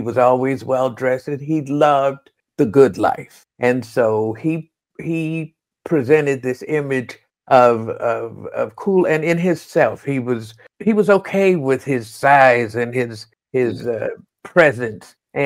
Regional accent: United States; But I grew up in America in the 50s and 60s when there wasn't a whole lot of representation.

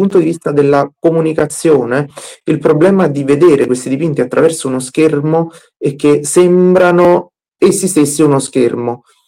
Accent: Naples, Campania, Italy; born there; No, io sono nato a Napoli.

